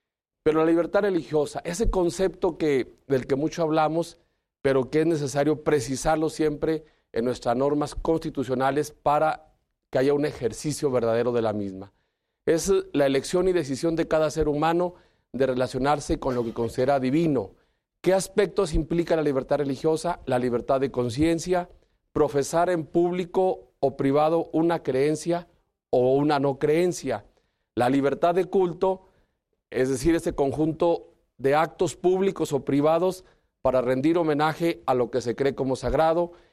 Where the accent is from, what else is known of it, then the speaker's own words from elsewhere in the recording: Mexico; Yo vengo de México